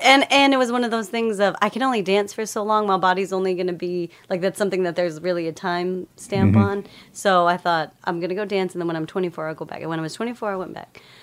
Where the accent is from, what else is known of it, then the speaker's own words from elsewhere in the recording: Lubbock, Texas, United States; So I grew up in Lubbock, Texas. Shy, introverted kid also